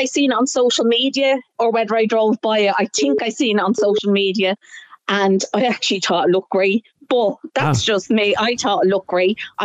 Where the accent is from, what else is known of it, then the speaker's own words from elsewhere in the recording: Ireland; I think as an Irish person, we should have the right to fly our flag in our own property